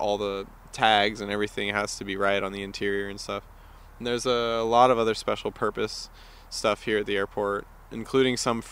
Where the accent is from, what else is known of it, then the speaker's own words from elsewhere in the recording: SeaTac, Washington, United States; I grew up around SeaTac, which is a commercial airport